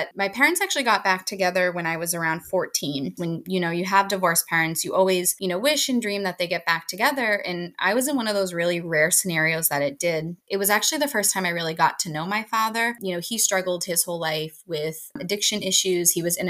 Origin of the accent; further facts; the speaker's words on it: Massachusetts, United States; So I grew up right outside of Boston.